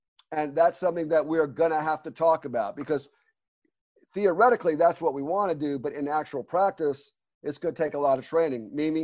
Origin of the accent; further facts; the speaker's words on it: North Carolina, United States; I'm sorry, I'm from North Carolina